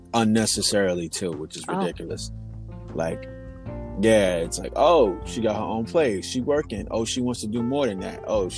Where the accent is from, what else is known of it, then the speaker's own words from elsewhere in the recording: New York, United States; now in Long Island, United States; Ethnic-wise, my dad is Nigerian and my mom is Haitian, but I was born here. I'm from Queens, New York, but live in Long Island.